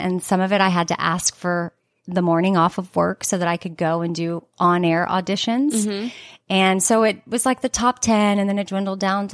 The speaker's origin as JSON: {"language": "English", "town": "Austin", "region": "Texas", "country": "United States", "tie": "born there", "said": "I think I said my name and that I was born in Austin."}